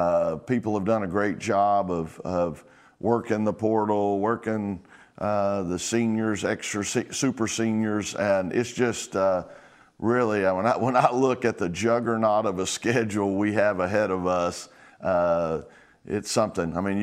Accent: Dallas, Texas, United States; Hey, I grew up in Dallas, folks.

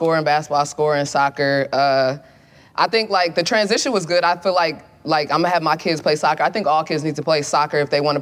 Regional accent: Nigeria; especially as a Nigerian, like, my parents were just, like, school.

